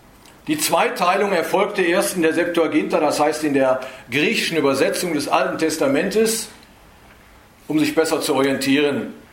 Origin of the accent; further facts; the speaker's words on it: Leer, Lower Saxony, Germany; ich komme aus Leer, aus Friesland